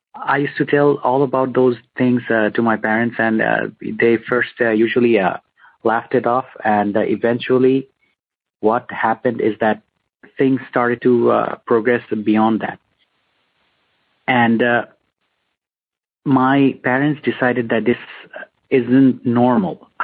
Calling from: Bangladesh; I'm calling from Bangladesh.

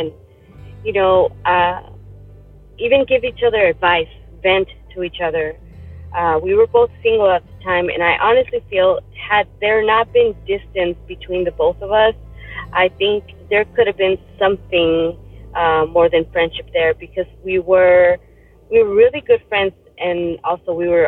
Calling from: Tucson, Arizona, United States; I am calling in from Tucson, Arizona.

